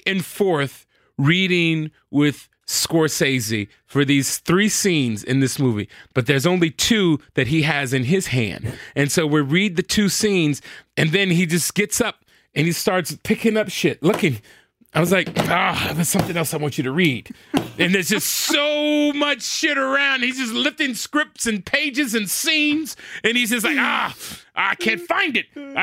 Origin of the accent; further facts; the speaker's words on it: Compton, California, United States; And I was like, hey, dog, I'm from Compton.